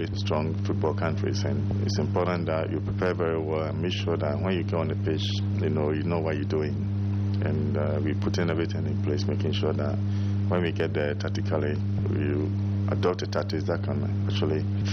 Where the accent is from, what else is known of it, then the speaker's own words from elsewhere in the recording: Ghana; I'm really excited being a Ghanaian, has been able to qualify the nation to the World Cup.